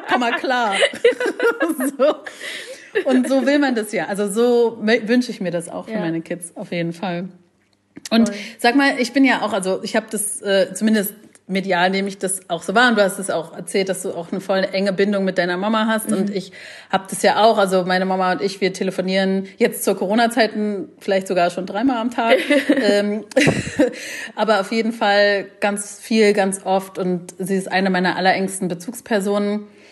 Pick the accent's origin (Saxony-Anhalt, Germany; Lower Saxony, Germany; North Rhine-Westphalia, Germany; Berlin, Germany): Berlin, Germany; also born or lived in Leipzig; ich bin in Leipzig geboren und das war noch zu Ostzeiten und habe da gelebt, bis ich 8 war. Und dann sind wir nach West-Berlin ausgewandert.